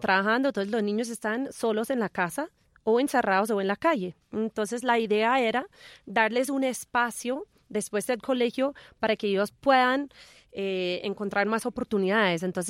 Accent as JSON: {"language": "Spanish", "region": "New York", "country": "United States", "said": "como yo soy una gringa neoyorquina poniendo mi granito de arena"}